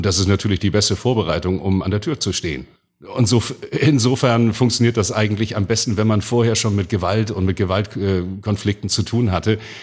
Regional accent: Hamburg, Germany; accent: Hamburg; ich bin geborener Hamburger in der mindestens 8. Generation jetzt und da geht das Hamburgische sowieso nie ganz raus.

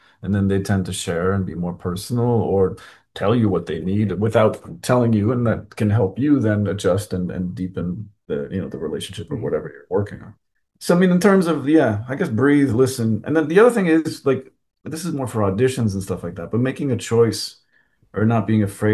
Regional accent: Quebec, Canada; because I'm from the French part of Canada.

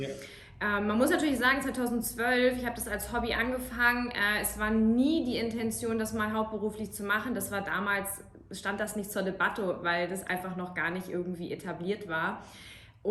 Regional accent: Kiel, Schleswig-Holstein, Germany; born there; now in Munich, Germany; ich bin noch 29 und ich bin seit 7 Jahren in München. Ich bin in Kiel geboren

